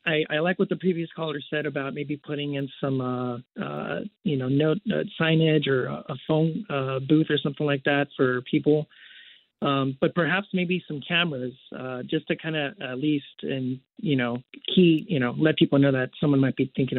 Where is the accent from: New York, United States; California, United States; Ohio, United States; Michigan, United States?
California, United States; as a Californian and just someone who enjoys and loves California for all it offers